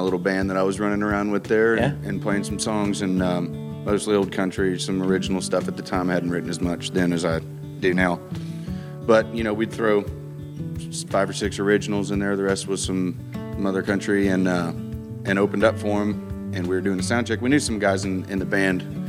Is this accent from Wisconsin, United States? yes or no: no; Grain Valley, Missouri, United States; My hometown had a club in Grain Valley, Missouri, a little town off I-70 in Missouri